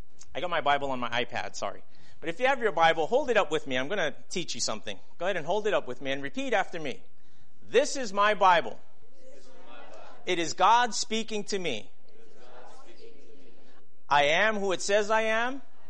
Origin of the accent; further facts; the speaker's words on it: Hawaii, United States; And growing up in Hawaii, I've been on the open sea when a storm happens